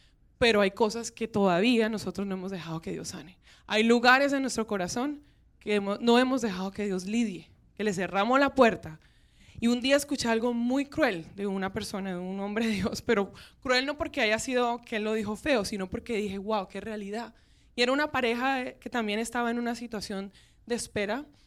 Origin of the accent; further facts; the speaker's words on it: Venezuela; moved away as an adult; Somos colombianos también. Bueno, yo soy venezolana, pero criada y de padres colombianos, así que llevo en la sangre la bandeja paisa, el sancocho.